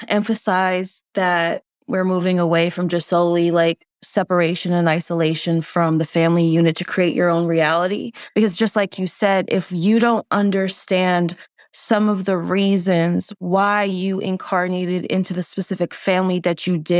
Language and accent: English; Cayman Islands; I have Cuban ancestry. My mother's from the Cayman Islands. I grew up in the Cayman Islands, but we have Cuban and Jamaican heritage on that side. And then my father was Eastern European, Polish, Lithuanian.